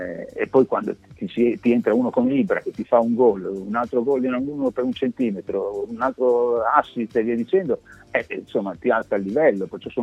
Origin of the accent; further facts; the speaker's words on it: Salerno, Campania, Italy; L'ho vista perché sono di Salerno